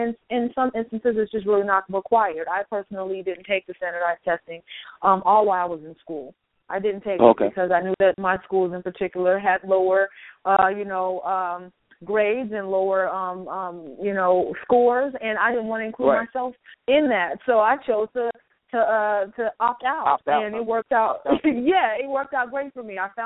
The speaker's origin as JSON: {"language": "English", "town": "Los Angeles", "region": "California", "country": "United States", "said": "I'm from Los Angeles, so I will always be a Laker fan."}